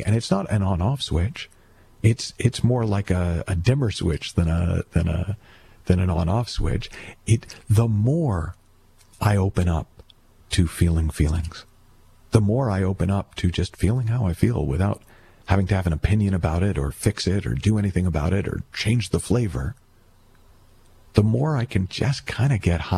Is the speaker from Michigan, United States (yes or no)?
no; Boston, Massachusetts, United States; And I was from Boston, so I'm going to get wicked smart.